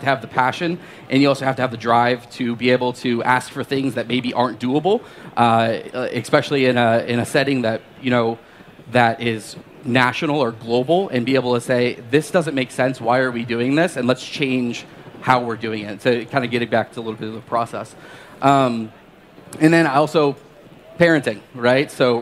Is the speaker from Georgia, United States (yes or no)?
no; Philadelphia, Pennsylvania, United States; I come from Philly, so obviously I'm a bigger guy. I love cheesesteaks, I love the Eagles